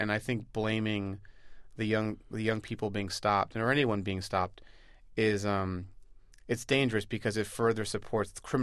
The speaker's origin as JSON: {"language": "English", "town": "Bronx", "region": "New York", "country": "United States", "tie": "born or raised there", "said": "So I had other run-ins with the police and other issues growing up in the Bronx with police"}